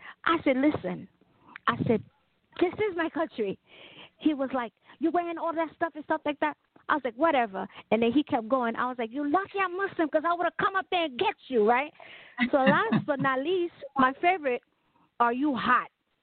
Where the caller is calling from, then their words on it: Pennsylvania, United States; I'm calling from Pennsylvania.